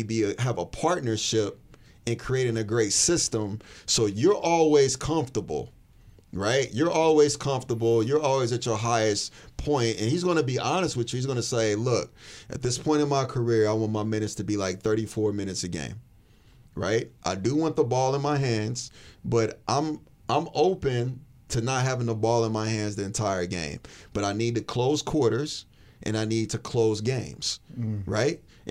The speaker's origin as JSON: {"language": "English", "town": "Kansas City", "region": "Missouri", "country": "United States", "said": "I'm 18 years old. I'm from Kansas City. I don't even know where the hell I'm at."}